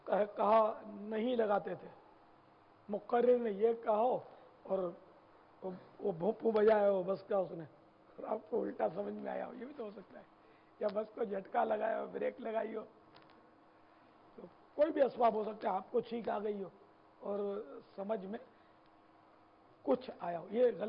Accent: Karachi, Sindh, Pakistan; born there; نہ سندھی ہوں نہ پنجابی ہوں نہ اردو اسپیکنگ ہوں، باب المدینہ کی پیداوار ہے، پیدائش ہوں. البتہ یوں ہم مہاجر ہیں، ہمارے ماں باپ ہند سے وہ ہجرت کر کے یہاں لٹ کر آئے تھے، یہ یوں ابن مہاجر ہوں.

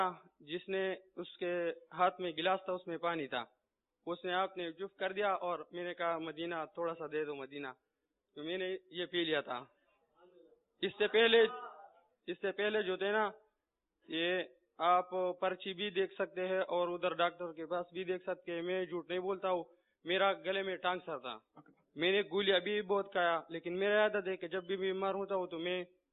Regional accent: Khyber Pakhtunkhwa, Pakistan; میں نے کہا میں کے پی کیس ہوں، جگہ دے دو

